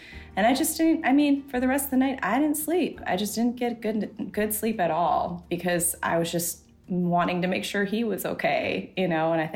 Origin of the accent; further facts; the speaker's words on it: Appleton, Wisconsin, United States; I definitely think it's there, for better or for worse. But I think with growing up here